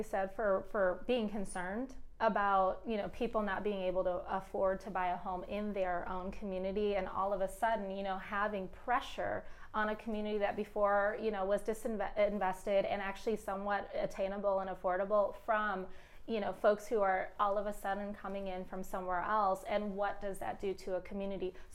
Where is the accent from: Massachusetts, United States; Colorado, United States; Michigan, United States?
Michigan, United States; Detroit; And I grew up in Detroit, and in Detroit, you know, we all kind of, I feel like almost everyone I knew owned their homes, and it was really accessible.